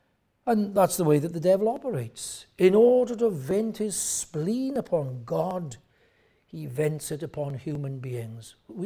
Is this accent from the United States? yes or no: no; Pontypool, Wales, United Kingdom; But when I grew up near Pontypool, and whenever Pontypool played Newport, it was a real local derby in rugby.